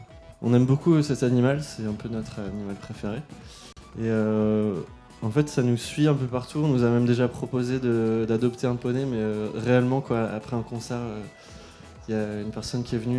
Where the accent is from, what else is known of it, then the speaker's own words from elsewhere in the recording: Roubaix, Hauts-de-France, France; born there; Et moi, je suis né à Roubaix, donc ce lieu, c'est un lieu qui m'est cher